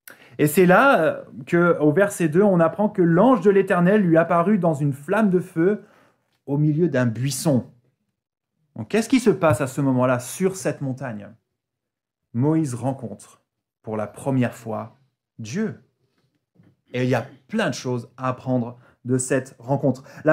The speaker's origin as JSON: {"language": "French", "town": "Grenoble", "region": "Auvergne-Rhône-Alpes", "country": "France", "said": "Alors c'est vrai, je viens de Grenoble et on a quelques similarités avec la jolie ville d'Antibes."}